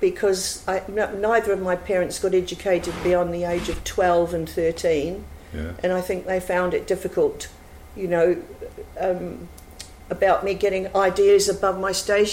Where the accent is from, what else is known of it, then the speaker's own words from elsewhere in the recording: Sandhurst, South East England, United Kingdom; No, I grew up in Sandhurst in Berkshire.